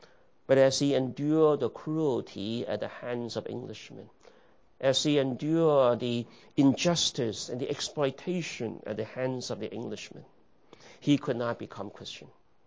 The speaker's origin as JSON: {"language": "English", "region": "Missouri", "country": "United States", "said": "I'm from Missouri. Show me."}